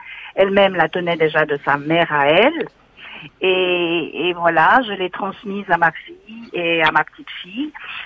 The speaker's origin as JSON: {"language": "French", "country": "Switzerland", "tie": "born there", "said": "J'ai moi-même 75 ans, je suis née en Suisse."}